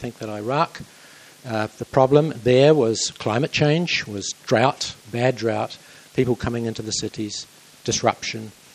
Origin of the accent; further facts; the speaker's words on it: Dunedin, Otago, New Zealand; So I'm not from Gisborne, I'm from Dunedin, and where I used to go for my holidays was the Manuototo